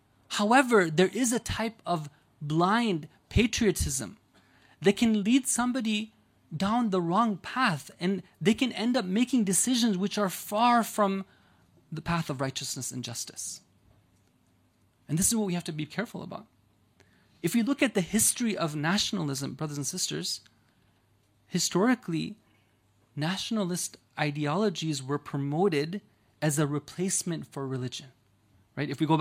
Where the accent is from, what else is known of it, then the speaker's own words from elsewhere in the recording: United States; So let's say, for example, I, as an American, I, as a Muslim